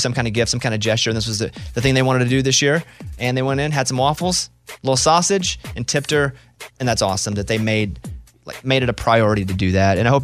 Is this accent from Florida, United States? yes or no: yes; Florida, United States; Because I didn't have a tractor. I'm like from Florida.